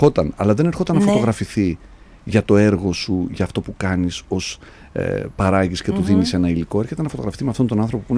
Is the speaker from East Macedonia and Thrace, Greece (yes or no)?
no; Trikala, Thessaly, Greece; moved away as an adult; είχα έρθει να δουλέψω όταν ήμουν 19 χρονών στην Ελούντα. Δούλεψα ένα καλοκαίρι σαν σερβιτόρος. Ήταν η πρώτη φορά που έφυγα από τα Τρίκαλα από όπου κατάγομαι